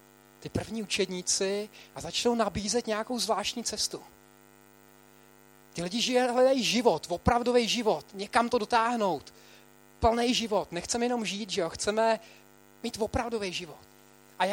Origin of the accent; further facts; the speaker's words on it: Prague, Czechia; also born or lived in London, United Kingdom; Já jsem z Prahy, když jsem se vrátil z Londýna, jsem si říkal, ta Praha, to je vesnice.